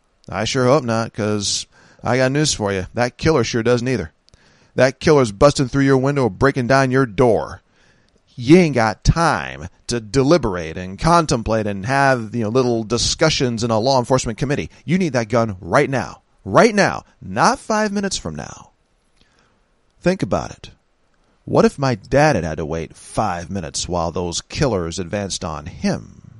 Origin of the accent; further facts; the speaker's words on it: California, United States; Remember, I'm from California, so I've been seeing this for years.